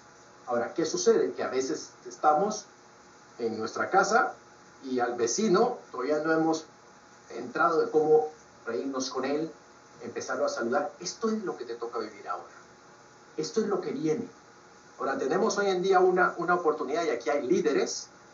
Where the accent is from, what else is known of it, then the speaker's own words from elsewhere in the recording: Guatemala; Yo soy guatemalteco